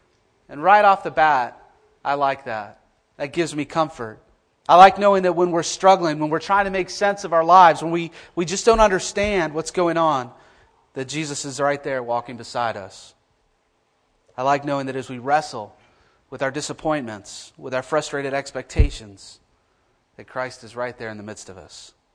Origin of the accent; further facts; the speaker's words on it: United States; now in Ireland; Ireland's just a little bit smaller geographically than where I grew up in the United States.